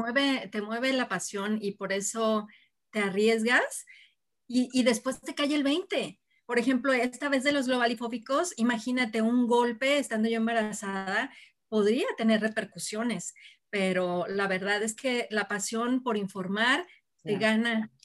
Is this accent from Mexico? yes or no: yes; Guadalajara, Jalisco, Mexico; Yo soy de aquí de Guadalajara y todo mi trabajo ha sido aquí en Jalisco.